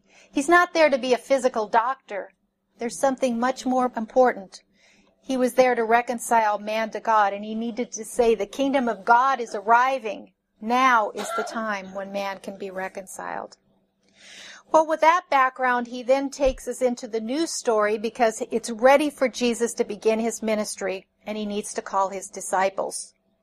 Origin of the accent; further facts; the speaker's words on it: Minnesota, United States; I grew up in Minnesota, and we have lakes bigger than the sea.